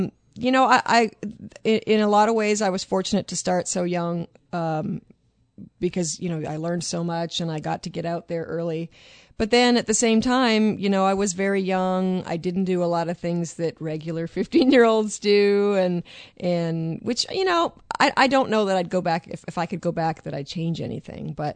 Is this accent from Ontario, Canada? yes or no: no; Vancouver, British Columbia, Canada; I'm from Vancouver